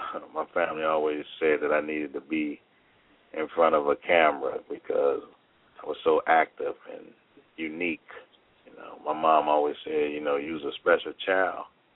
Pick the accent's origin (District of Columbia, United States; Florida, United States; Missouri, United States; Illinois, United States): District of Columbia, United States; Washington; Yeah, well, I grew up in Washington, D.C., Northeast D.C. I don't have any siblings.